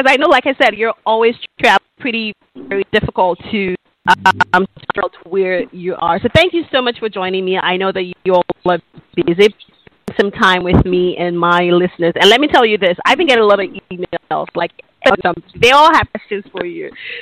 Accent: Nigeria; I live here in Nigeria. I'm from Nigeria.

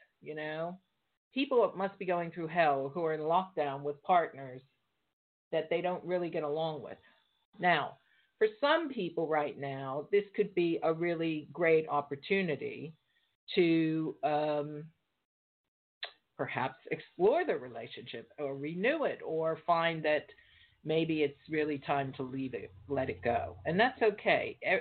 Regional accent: United States; now in United Kingdom; America, I love you. You're my home country, even though I live in the UK.

